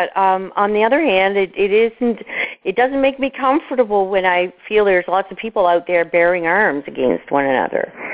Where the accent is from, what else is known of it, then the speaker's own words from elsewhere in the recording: Canada; having the conversation as a Canadian and how we have a very different perspective around guns than the Americans do.